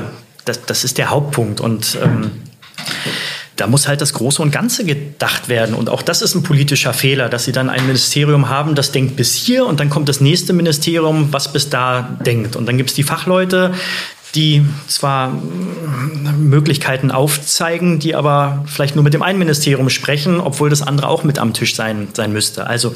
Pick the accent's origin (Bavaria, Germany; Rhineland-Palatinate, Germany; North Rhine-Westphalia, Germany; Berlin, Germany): Berlin, Germany; Naja, also ich bin ja gebürtiger Berliner und habe keine Wahl gehabt als gebürtiger Westberliner.